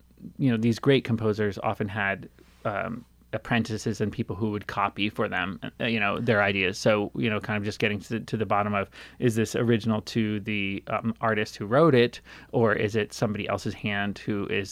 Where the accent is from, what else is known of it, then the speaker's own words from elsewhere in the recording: Bloomfield Hills, Michigan, United States; born there; I was born in Michigan, also not too far from here in Bloomfield Hills.